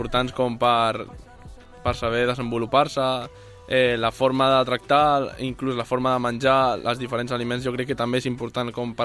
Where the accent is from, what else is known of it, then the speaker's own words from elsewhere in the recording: Sabadell, Catalonia, Spain; mai he tocat jo sol a una sala a Sabadell. Jo crec que és important per que la gent vingui al meu barri, bueno, a la ciutat que em vaig criar